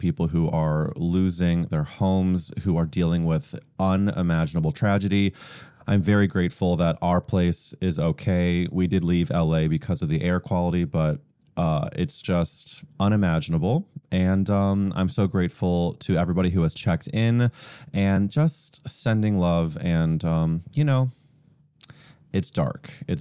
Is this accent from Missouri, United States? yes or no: yes; St. Louis, Missouri, United States; That's right, the theater in my hometown, producer Nathaniel's hometown, which is an 11,000-seat outdoor theater